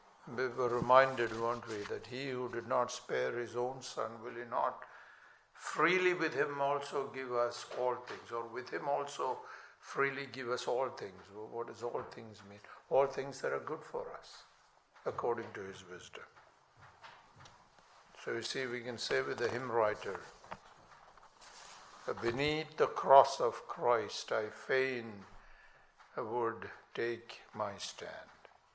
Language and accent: English; India; I remember growing up in India, India is prospering economically now, but then it was a very poor country.